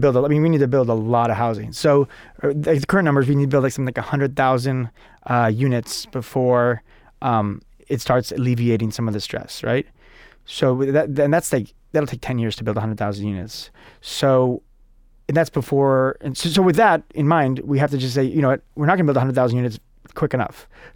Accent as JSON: {"language": "English", "town": "San Diego", "region": "California", "country": "United States", "tie": "born or raised there", "said": "somebody from my neighborhood growing up in San Diego came in with the woman who's now his wife"}